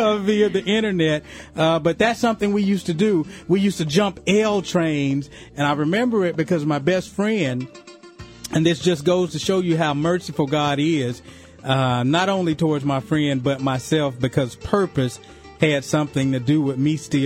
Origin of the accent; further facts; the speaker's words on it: Chicago, Illinois, United States; I was born, we grew up in the ghettos of Chicago. The first 7-8 years of my life, right across the street, around the corner from Chinatown